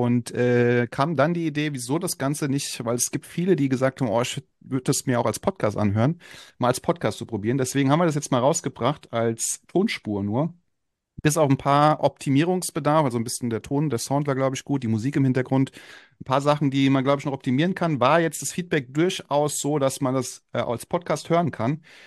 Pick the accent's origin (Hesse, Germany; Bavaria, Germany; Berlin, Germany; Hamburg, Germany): Hesse, Germany; Frankfurt; Ich komme aus Frankfurt, so.